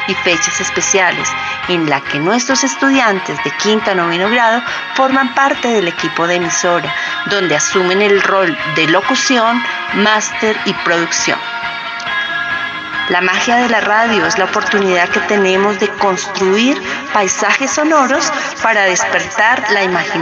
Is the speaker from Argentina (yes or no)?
no; Bogotá, Colombia; soy bogotana, tengo un pequeño hijo de 16 años